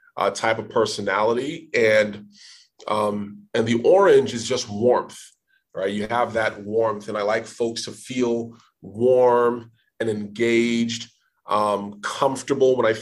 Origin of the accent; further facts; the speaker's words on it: Nigeria; so I'm originally from Nigeria.